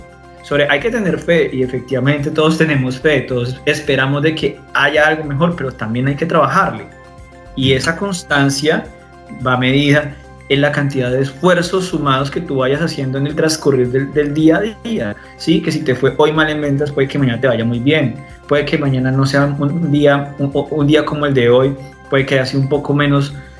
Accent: Colombia; la inmediatez que nosotros como colombianos muchas veces tenemos.

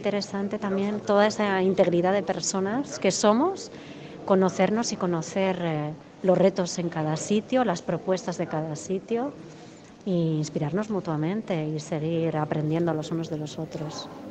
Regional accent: Basque Country, Spain; vengo del País Vasco.

